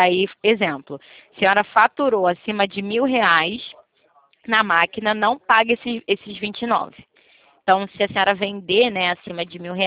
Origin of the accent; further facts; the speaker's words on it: Rio de Janeiro, Brazil; eu sou do Rio, menina.